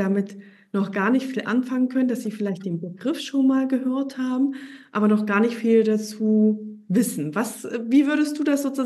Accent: Berlin, Germany; als Berlinerin

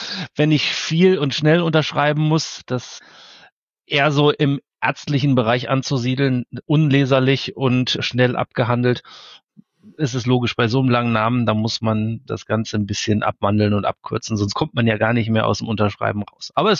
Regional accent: Essen, North Rhine-Westphalia, Germany; ich bin im Essener Norden groß geworden. Ist ja nicht allzu weit weg dann von Westfalen

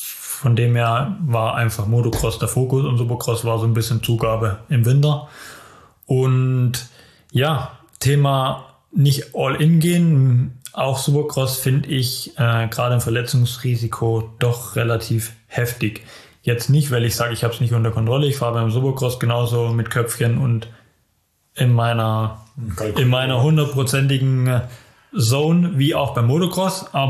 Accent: Germany; dann stehst du da mit den amerikanischen und französischen Stars am als Deutscher, wo 2-mal in Villingen-Schwenningen war, am Start.

